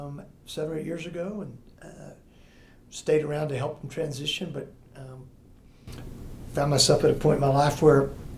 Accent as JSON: {"language": "English", "region": "Texas", "country": "United States", "tie": "born or raised there", "lives_now": "Lubbock, United States", "said": "eighth-generation Texan, Texas Tech grad from a Texas Tech family. My parents met here in the 50s. Even though I grew up in Central Texas, I'm one of three boys."}